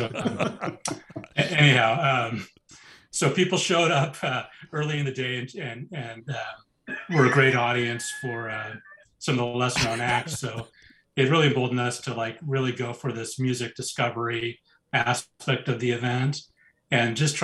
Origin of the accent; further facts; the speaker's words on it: Olympia, Washington, United States; I grew up mostly in Olympia, and it really just stuck with me.